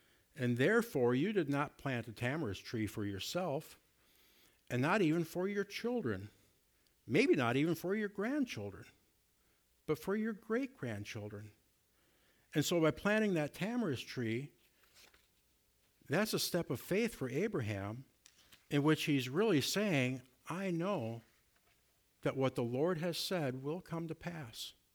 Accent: Minneapolis, Minnesota, United States; I remember one time growing up in the Minneapolis area and snow was falling

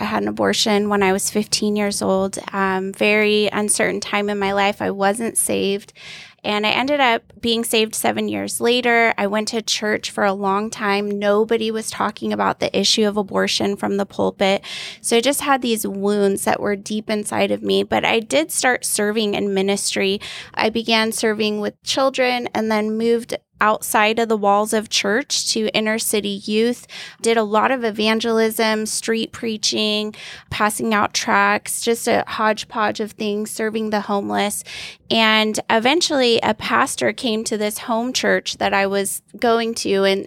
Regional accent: California, United States; Born and raised in California, Cali through and through.

